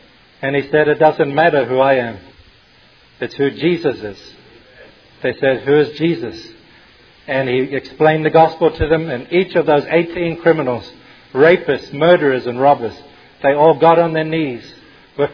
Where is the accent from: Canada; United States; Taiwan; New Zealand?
New Zealand; also born or lived in Australia; even though I'm from New Zealand, as John said, I became a Christian in Australia.